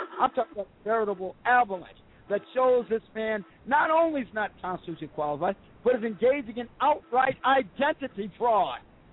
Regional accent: Illinois, United States; now in Georgia, United States; I reside now in the state of Georgia. I'm an expatriate from Illinois.

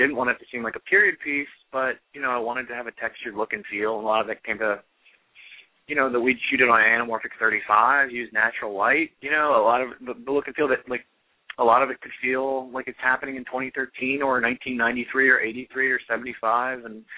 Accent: Georgia, United States; the actual experience I have, or that I had growing up in Georgia, and my wife helps run a school right now

